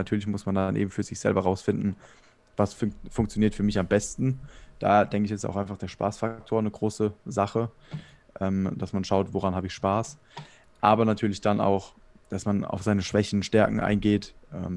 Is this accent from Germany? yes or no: yes; Baden-Württemberg, Germany; ich komme aus der Nähe von Heidelberg, Baden-Württemberg. Und ja, ich bin 23 Jahre alt